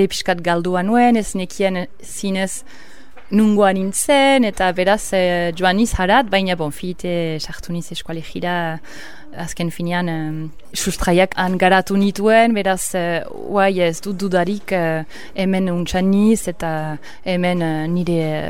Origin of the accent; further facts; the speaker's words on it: England, United Kingdom; born there; Basque is a second language; moved away; sortez ingelesa naiz, beraz, amak urtetan burasuekin eta izpekin jingira eletara bizitzera, eta ana honditu niz, eta frantsesa ikasi dut, lehenik